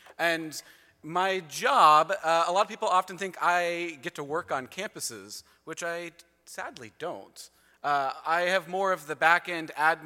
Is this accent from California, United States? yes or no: yes; California, United States; I'm from California, so I know not everything happens the same in the States and Canada